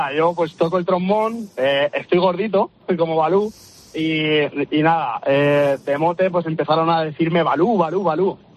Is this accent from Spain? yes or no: yes; Alicante, Valencian Community, Spain; Nosotros somos de la Comunidad Valenciana, somos de Alicante.